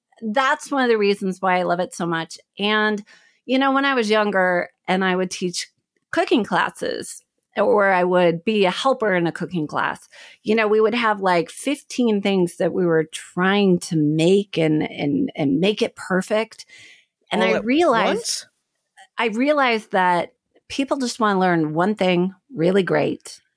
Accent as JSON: {"language": "English", "town": "Oklahoma City", "region": "Oklahoma", "country": "United States", "said": "I was pretty confused in my younger life about which direction. I'm from the Midwest."}